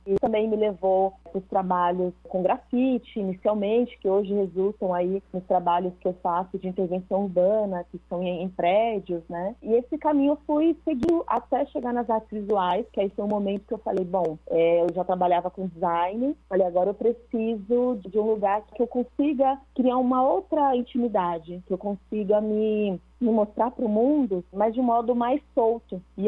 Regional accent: São Paulo, Brazil; Eu cresci, eu nasci em São Paulo, nasci, morei a maior parte da minha vida na periferia de São Paulo.

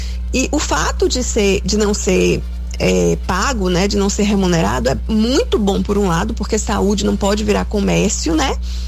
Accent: Guanambi, Bahia, Brazil; eu falo Guanambi porque eu sou de Guanambi, então, né?

